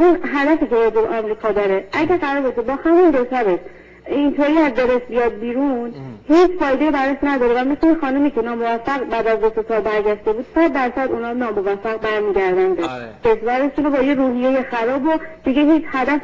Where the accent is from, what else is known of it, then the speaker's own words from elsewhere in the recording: Iran; moved away as an adult; now in Denmark; من 2 سال پیش ازدواج کردم، از ایران اومدم به دامار.